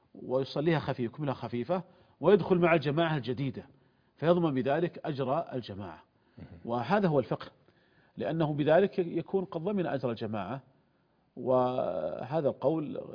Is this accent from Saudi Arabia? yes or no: yes; Saudi Arabia; عندنا في المملكة العربية السعودية